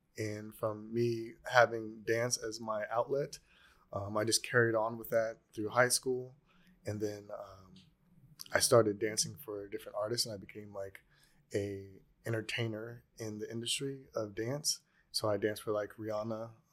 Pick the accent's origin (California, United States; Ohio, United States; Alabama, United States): California, United States; Carlsbad; I grew up in Carlsbad. I was fortunate to grow up there. It was interesting though, because I was like the only black kid till high school.